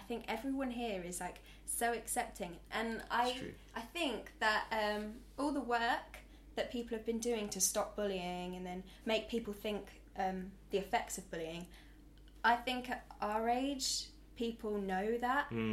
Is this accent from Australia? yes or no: no; East Midlands, United Kingdom; Well, I come from Northamptonshire, which is like in the middle of the country, and there is nothing going on there.